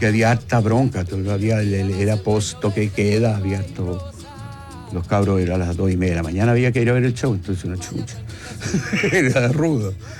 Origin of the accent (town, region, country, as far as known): Italy; born or raised there